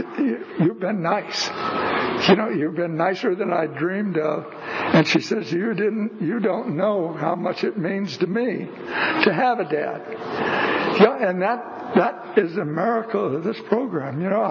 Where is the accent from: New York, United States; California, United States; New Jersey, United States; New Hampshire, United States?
California, United States; If you haven't figured it out by now, I'm not from here. I'm from Imperial Valley, which is way down south.